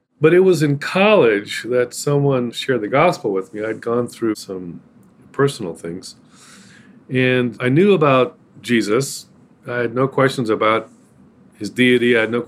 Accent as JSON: {"language": "English", "town": "Houston", "region": "Texas", "country": "United States", "tie": "born or raised there", "said": "Well, my mother was Guatemalan. I was born and raised in Houston, and my family, my mother made a point of raising us bilingual and bicultural. So I grew up speaking Spanish"}